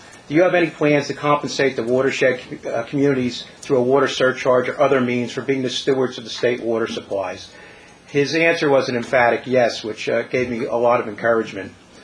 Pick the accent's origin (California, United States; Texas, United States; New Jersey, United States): New Jersey, United States; West Milford; I'm from West Milford